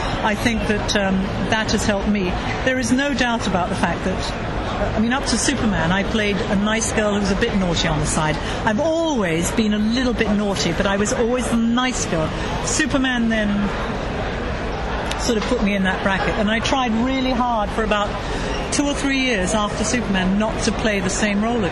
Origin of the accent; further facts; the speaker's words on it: Stratford-upon-Avon, West Midlands, United Kingdom; I'm from Stratford-on-Avon and Shakespeare's country